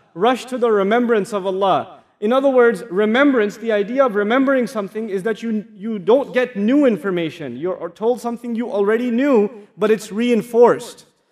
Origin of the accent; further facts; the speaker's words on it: United States; I'm visiting here from the United States.